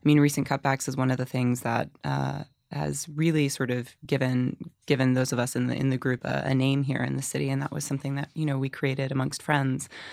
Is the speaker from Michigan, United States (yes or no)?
no; Chapel Hill, North Carolina, United States; And then I assisted a show down at in my hometown of Chapel Hill at Playmakers Rep.